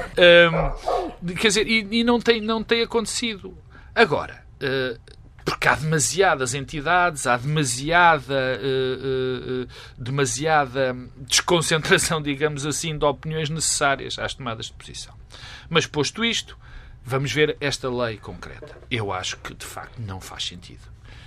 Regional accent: Portugal; Mas não sou escocês. Tenho essa vantagem ou desvantagem? Não, desvantagem. Vantagem. Prefiro ser português, como é evidente.

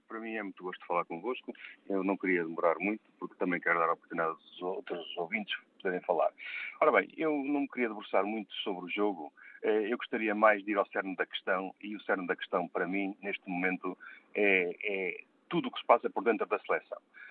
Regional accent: Aveiro, Portugal; eu sou de Aveiro

